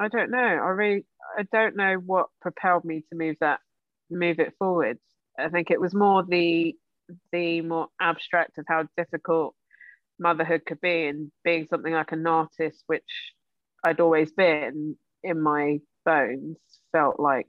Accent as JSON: {"language": "English", "region": "London", "country": "United Kingdom", "tie": "born or raised there", "said": "Grew up in St John's Wood because my parents had a corner shop and I used to be sitting in the window drawing as a kid. and then we moved to South Kilburn and I went to school in Marylebone"}